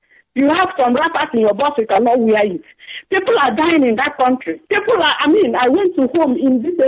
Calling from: France; I'm calling from France.

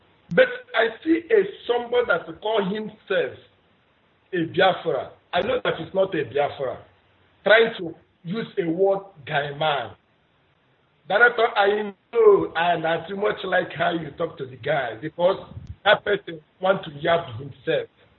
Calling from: Dakar, Senegal; I'm calling from Dakar, Senegal.

